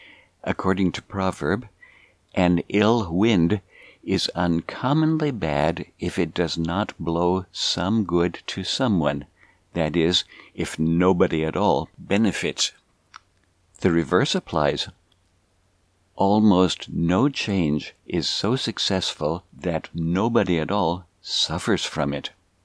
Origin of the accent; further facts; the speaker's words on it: Hood River, Oregon, United States; The great interstate highway system rolled through my hometown of Hood River, Oregon, on its way to linking the whole country with upgraded transportation.